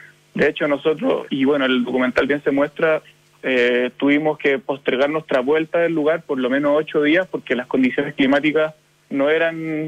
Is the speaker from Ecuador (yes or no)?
no; Chile